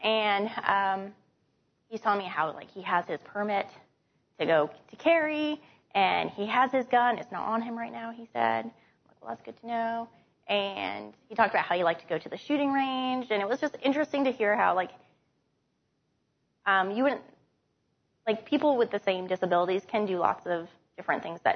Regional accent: Connecticut, United States; People tell me all the time that I talk too fast. But I'm from Connecticut, so that's what I do.

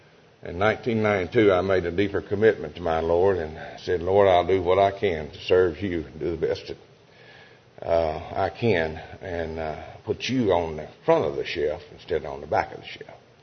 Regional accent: Hopkinsville, Kentucky, United States; I'm, like he said, I'm from Hopkinsville. I am retired right now. I used to farm, still in, have some interest in the farm.

